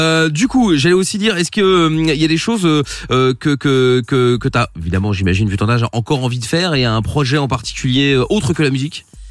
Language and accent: French; Belgium; Moi, je viens de Belgique.